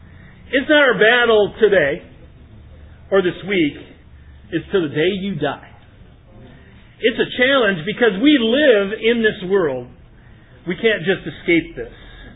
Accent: Madison, Wisconsin, United States; don't know me … I came from Madison, Wisconsin. My wife and family moved here to be a part of this awesome group.

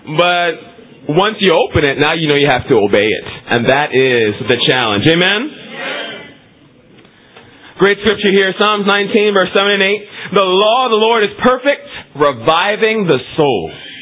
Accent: New York, United States; I'm a New Yorker, and the truth of it is, I'll never be a Boston fan.

